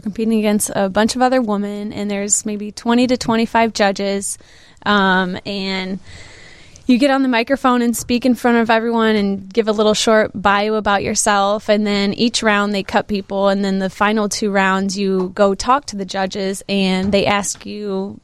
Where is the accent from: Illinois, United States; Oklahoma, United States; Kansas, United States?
Illinois, United States; Naperville; I grew up in Naperville.